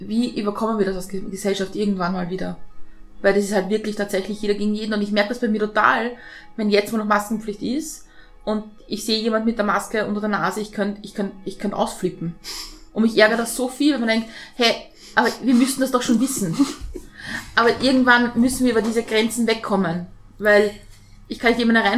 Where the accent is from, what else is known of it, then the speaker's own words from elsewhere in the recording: Austria; das macht uns als Österreicher aus.